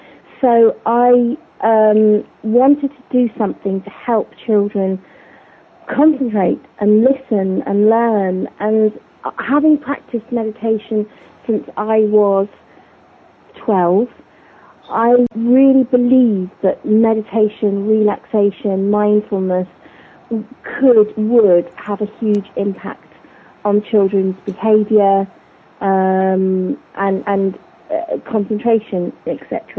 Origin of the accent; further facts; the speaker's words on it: Goa, India; also born or lived in England; I'm half Portuguese Indian, so I'm from Goa. My father's from Goa, and my mum is from England.